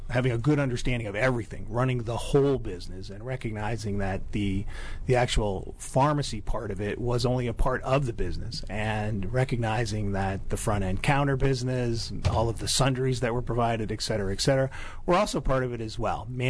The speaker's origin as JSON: {"language": "English", "town": "Great Barrington", "region": "Massachusetts", "country": "United States", "tie": "born or raised there", "said": "I grew up in Massachusetts, went to the University of Massachusetts"}